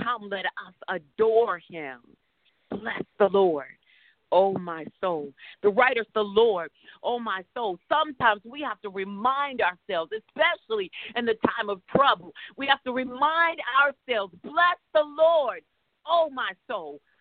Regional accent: England, United Kingdom; accent: English; I am not going to be able to say this correctly with my English accent

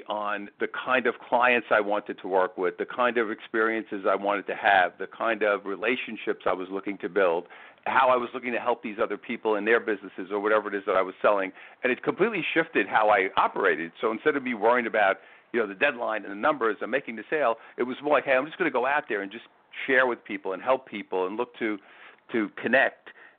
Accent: New York, United States; Because, you know, when you go into the world of selling, and especially being a New Yorker, you know, it was hardcore.

